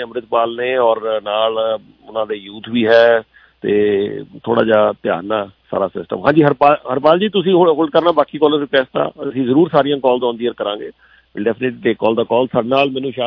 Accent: Jalandhar, Punjab, India; sir ਮੈਂ ਜਲੰਧਰ ਤੋਂ ਹਾਂ

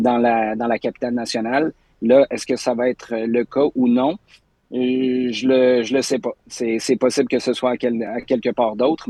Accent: Quebec City, Quebec, Canada; Moi, tu le sais, FX, je suis de Québec.

